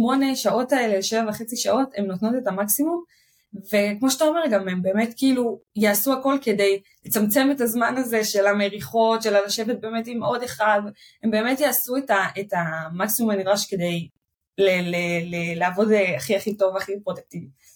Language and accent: Hebrew; Bnei Brak, Tel Aviv District, Israel; אני גדלתי בכלל בבני ברק, ממש הגעתי מההרדקור החרדי, זה אפילו לא חרדי של ירושלים, זה חרדי של בני ברק